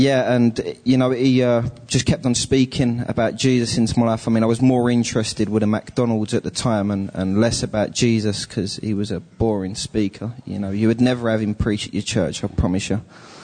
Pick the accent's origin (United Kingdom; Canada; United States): United Kingdom; Basildon, East of England; I'm from Essex, a place called Basildon. It's a small town.